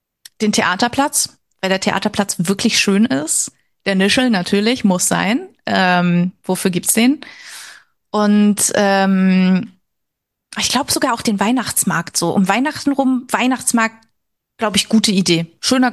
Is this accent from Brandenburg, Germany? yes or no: no; Chemnitz, Saxony, Germany; also born or lived in Berlin; Ich bin jetzt 26, geboren und aufgewachsen in Chemnitz, wie du schon gesagt hast. Ich bin dann zum Studium nach Berlin gezogen.